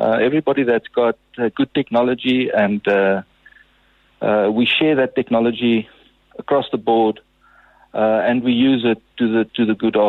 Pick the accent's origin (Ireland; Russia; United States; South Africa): South Africa; being a South African